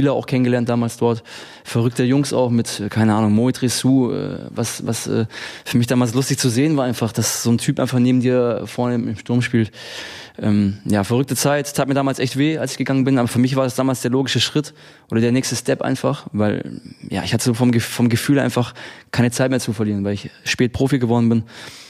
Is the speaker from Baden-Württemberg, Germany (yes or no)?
yes; Friedrichshafen, Baden-Württemberg, Germany; wo ich herkomme, eben vom Bodensee, Friedrichshafen, dann nach Stuttgart gewechselt bin